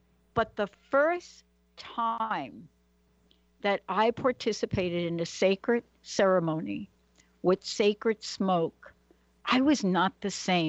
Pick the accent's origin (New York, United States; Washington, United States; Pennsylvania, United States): New York, United States; Bronx; I'm a girl from the Bronx. Let me just put it in that perspective if I can. So what does that even mean if you're a girl from the Bronx?